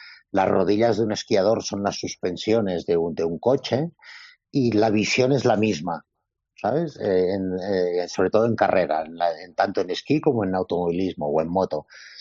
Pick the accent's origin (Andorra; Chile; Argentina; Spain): Andorra; yo he sido olímpico de Andorra, que somos poquitos, ¿sabes?